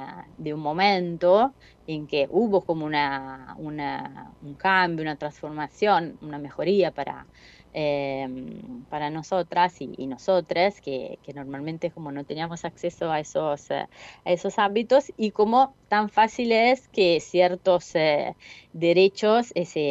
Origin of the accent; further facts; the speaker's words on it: Italy; No me crié en Argentina, me crié en Italia, no sé si se nota por el acento.